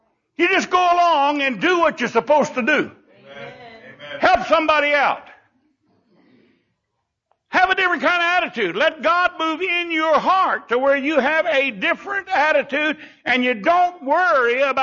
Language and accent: English; Texas, United States; born there